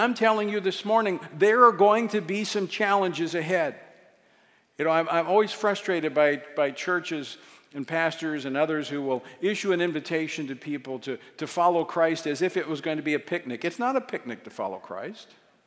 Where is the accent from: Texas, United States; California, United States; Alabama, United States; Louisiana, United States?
Louisiana, United States; followed by Monroe, Louisiana, in my home state.